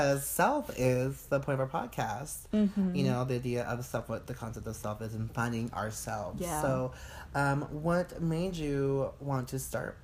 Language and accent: English; California, United States; I grew up in the Bay Area where there's a huge amount of diversity there